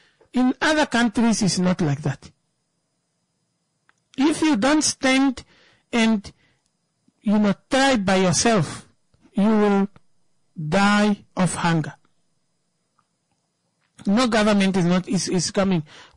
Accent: Zambia; I grew up in Zambia because my uncle was, I used to go to Zambia to my uncle's house.

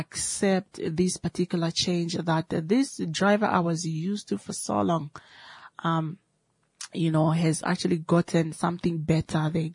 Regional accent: Opuwo, Kunene, Namibia; I know I was born and bred in Opuwo. I've been living in Opuwo all my life.

